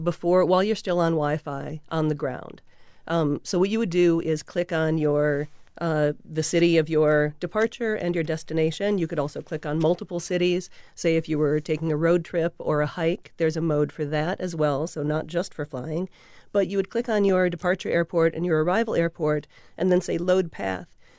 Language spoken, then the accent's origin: English; St. Paul, Minnesota, United States; I grew up watching you on Newton's Apple on KTCA in St. Paul.